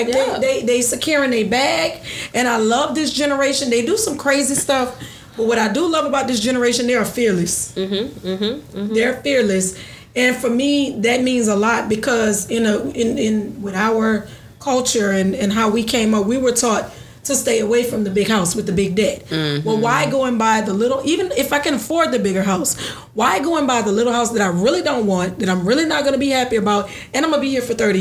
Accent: Houma, Louisiana, United States; accent: Louisiana; So I'm from a small town called Houma, Louisiana, right by New Orleans.

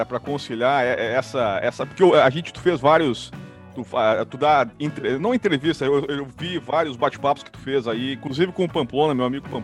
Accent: Caxias do Sul, Rio Grande do Sul, Brazil; lá da minha cidade, Caxias do Sul

